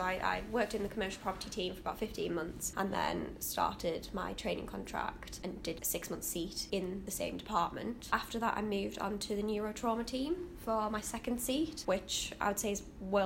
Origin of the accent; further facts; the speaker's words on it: Durham, North East England, United Kingdom; So for me, I was born in Durham